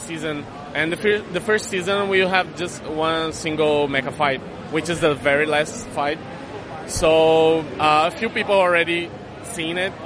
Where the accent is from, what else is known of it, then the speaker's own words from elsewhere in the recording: Brasilia, Federal District, Brazil; Oh, we're from Brazil.